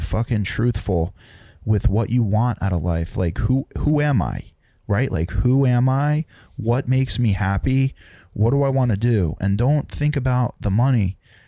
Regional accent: Laurence Harbor, New Jersey, United States; I'm from Lawrence Harbor, bro. Like, I'm from Lawrence Harbor. I grew up in a bungalow in a fucking swamp, right?

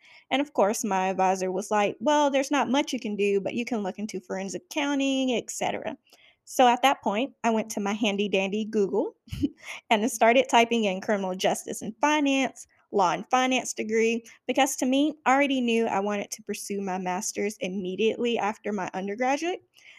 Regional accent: Alabama, United States; accent: Southern; I'm 28 years old, and I was born and raised in Alabama. You may or may not hear that Southern accent.

